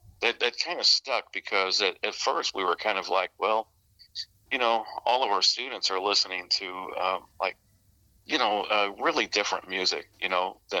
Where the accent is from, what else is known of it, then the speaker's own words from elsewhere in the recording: St. James, Missouri, United States; We are from St. James, Missouri, a little bit south of you. And we got started at our high school.